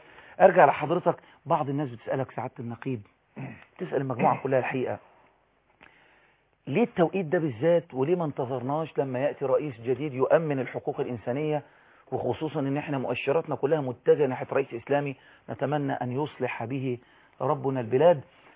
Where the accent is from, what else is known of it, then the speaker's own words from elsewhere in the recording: Egypt; عندنا في مصر